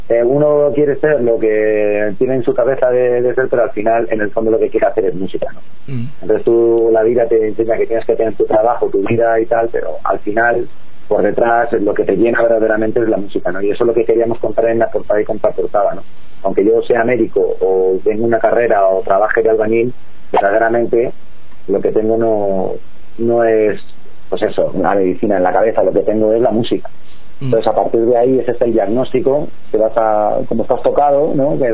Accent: Hortaleza, Community of Madrid, Spain; resulta que hay cuatro de Torrejón, uno de Hortaleza, que soy yo, y solamente uno de Coslada.

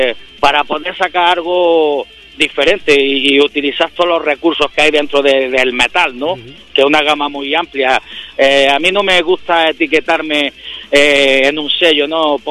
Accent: Granada, Andalusia, Spain; yo le dije que no era de Madrid, porque venía a Madrid. Y le dije, yo soy del sur de España.

